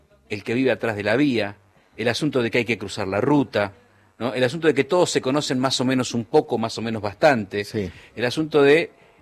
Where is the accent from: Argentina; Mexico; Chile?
Argentina; Salto Grande; Yo soy de Salto Grande y es exacto.